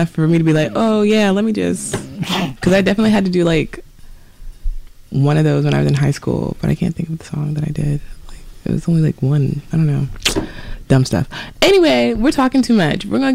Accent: the South, United States; accent: southern; I feel like my accent, like my southern accent comes out more now because I don't know, like it just does.

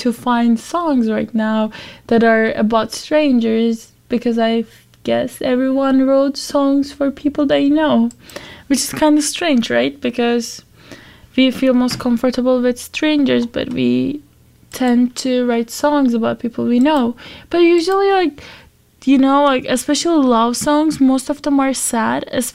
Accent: Turkey; moved away as an adult; I was born in Turkey and I went to boarding school for high school because, I didn't want to stay in the city that I was born

